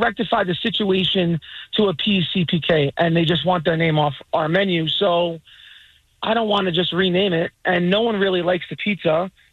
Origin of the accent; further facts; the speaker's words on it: East Coast, United States; Growing up on the East Coast, they tell you that's who's got the best barbecue chicken pizza.